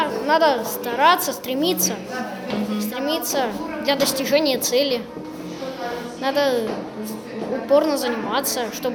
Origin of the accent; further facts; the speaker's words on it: Belgorod Oblast, Russia; Я приехал из Белгородской области. Ну, я живу примерно от самого Белгорода, ну, 100 километров где-то так, в поселке.